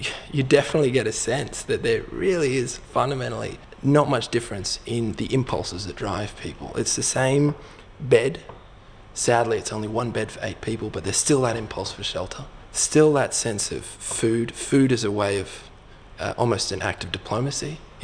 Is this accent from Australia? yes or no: yes; Brisbane, Queensland, Australia; also born or lived in Canberra / Nepal; I was born in Canberra. Don't hold that against me. But I don't actually have any memory of Canberra because then we moved to Brisbane and Brisbane was Brisbane. And then when I was about five, we moved to Nepal for about 3 years.